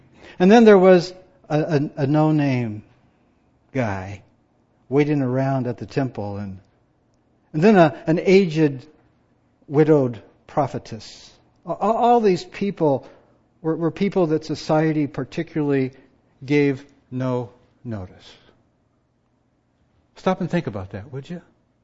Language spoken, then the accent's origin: English; Granite Falls, United States; they found out I was from Granite Falls, and I'd see their eyebrows go up.